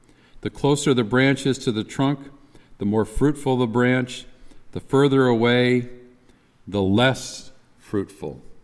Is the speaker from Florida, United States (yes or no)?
no; Michigan, United States; Now, I grew up in the state of Michigan, which is as close to being Canadian as any American state.